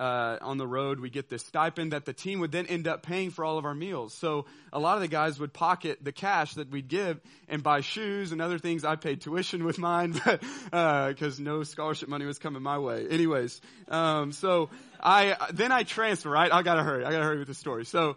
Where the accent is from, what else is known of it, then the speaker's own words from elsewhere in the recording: Nashville, Tennessee, United States; When I was a freshman there, I came from Nashville, Tennessee, to DBU and, came to play college baseball.